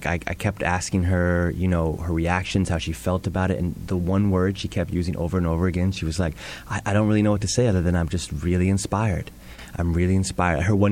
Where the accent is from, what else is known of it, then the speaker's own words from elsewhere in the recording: Brooklyn, New York, United States; I'm from Brooklyn, New York, and I'm an artist, activist, organizer, concerned citizen.